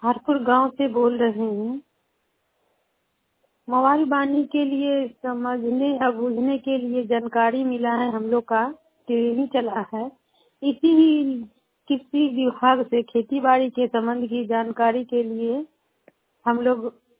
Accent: Bandra, Bihar, India; मैं ये मुजफ्फरपुर जिले के निवासी हूँ, बंदरा प्रखंड के हूँ।

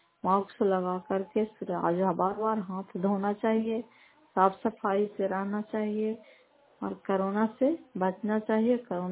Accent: Fatehpur, Bihar, India; घर फतेहपुर, पंचायत मकरौता, जिला नालंदा, खराब पचरा ब्लॉक की निवासी हूँ।

